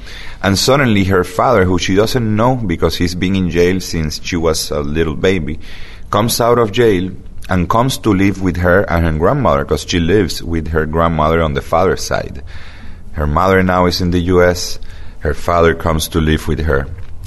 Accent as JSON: {"language": "English", "country": "Puerto Rico", "said": "Well, we are from Puerto Rico, and this is a story that kind of represents some aspects of our culture"}